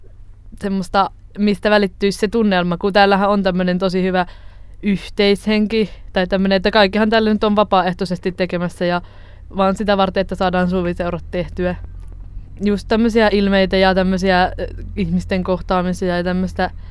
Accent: Espoo, Uusimaa, Finland; mä olen Espoosta kotoisin ja olen nyt Ranuan opistossa.

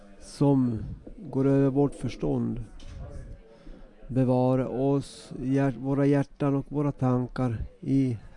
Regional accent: Pudasjärvi, North Ostrobothnia, Finland; att Podasjärvi är min födelseort. Jag har växt upp här.

